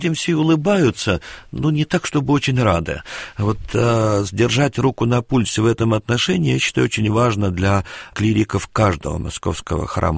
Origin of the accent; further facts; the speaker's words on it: Moscow, Russia; Я москвич не в первом поколении. И всю свою сознательную жизнь прожил в Москве.